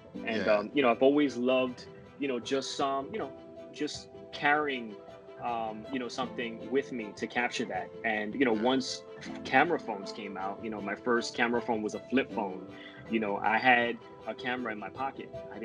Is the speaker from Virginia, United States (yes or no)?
no; Bronx, New York, United States; I'm a Bronx native, born and raised. I was born in the Covent Garden section of the Bronx. Currently, I live in Woodlawn Heights.